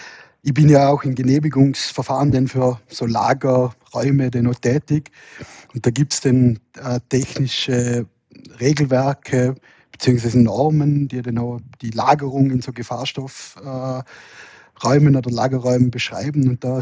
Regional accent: Vorarlberg, Austria; Bei uns in Vorarlberg sind ja bekannt die Ölis.

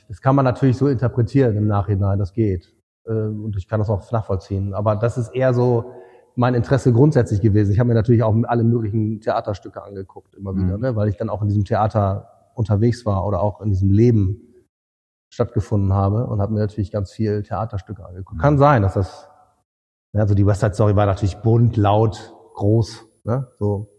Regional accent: Wilhelmshaven, Lower Saxony, Germany; Und ich bin in Wilhelmshaven aufgewachsen. Das ist eine 80.000 Einwohnerstadt, nicht weit von Varel.

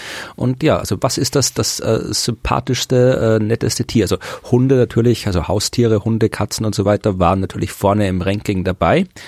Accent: Austria; Aber ich bin Österreicher, ja.

